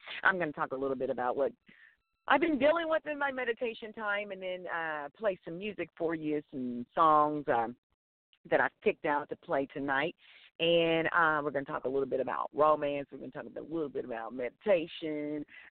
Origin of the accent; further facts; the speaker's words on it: Arkansas, United States; We are live out of Arkansas. Yes, I'm in my home state.